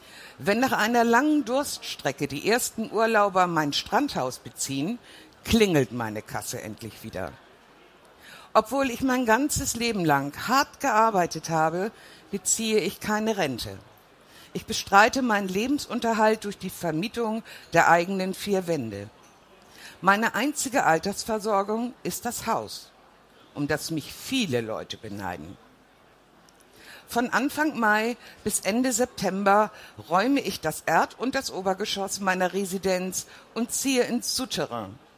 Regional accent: Hamburg, Germany; born there; Ostsee ist meine zweite Heimat. Als gebürtige Hamburgerin gehört das dazu. Da fährt man eine Stunde. Da habe ich als Kind jedes Wochenende verbracht.

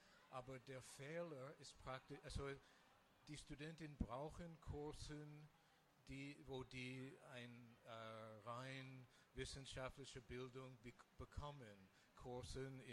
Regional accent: United States; German is a second language; Ich bin Amerikaner, ich wohne seit 20 Jahren ungefähr in Europa

